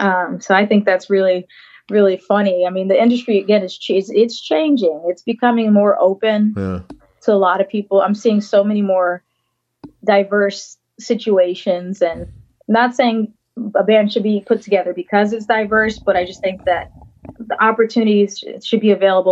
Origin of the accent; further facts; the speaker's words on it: Midwest, United States; Well, but, see, I'm from the Midwest. We apologize a lot, so I'm sorry for apologizing.